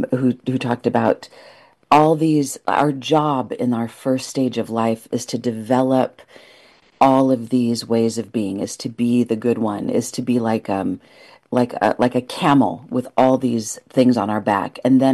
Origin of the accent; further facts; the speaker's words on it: United States; am American, but my